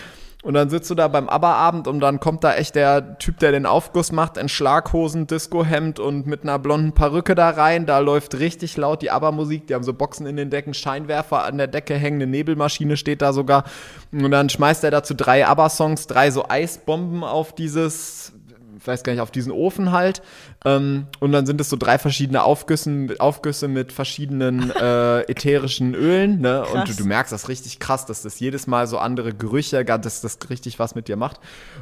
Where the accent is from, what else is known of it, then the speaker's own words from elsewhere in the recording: North Rhine-Westphalia, Germany; wir kommen ja aus dem Ruhrpott.